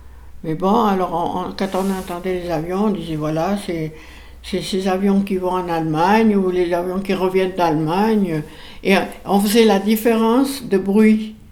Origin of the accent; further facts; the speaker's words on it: Sion, Valais, Switzerland; Moi, je viens de Sion.